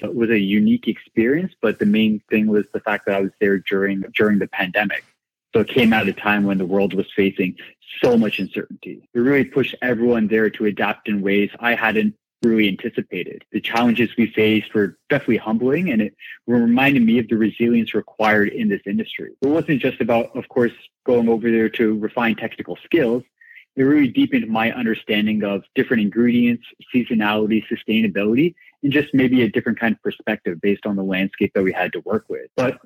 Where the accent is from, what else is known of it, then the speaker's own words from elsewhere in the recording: Canada; also born or lived in United Kingdom; my Portuguese roots, the British upbringing, and then me growing up in Canada